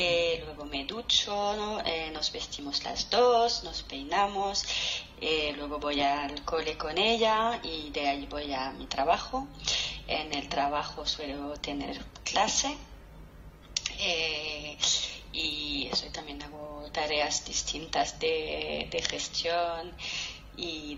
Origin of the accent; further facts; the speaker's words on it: Paris, Île-de-France, France; now in Madrid, Spain; De París.